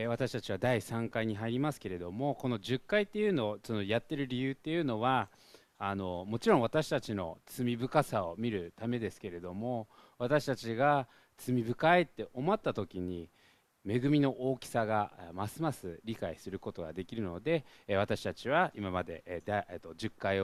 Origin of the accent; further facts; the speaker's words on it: United States; Japanese is a second language; now in Japan; 私外国人なんですけれども、それを、日本の子がお互いそう注意し合うのを見て本当に驚きました。まずそもそも呼び捨てって何ですかっていう、なんかね、そういう外国人、アメリカ人であんまりないんですけれども